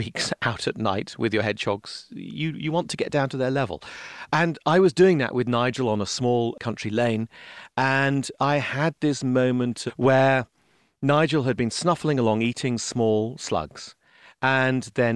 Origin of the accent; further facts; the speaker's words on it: England, United Kingdom; Now, because I'm English, I am used to people using vast amounts of irony and sarcasm